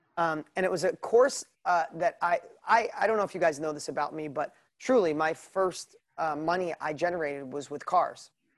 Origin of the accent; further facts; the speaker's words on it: New York, United States; accent: New York; my New York accent is so bad.